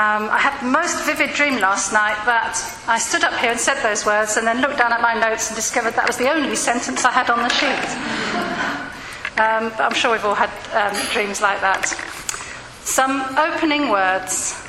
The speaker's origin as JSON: {"language": "English", "region": "London", "country": "United Kingdom", "tie": "born there", "said": "I pointed out that I was born in London and had every right to be in the country."}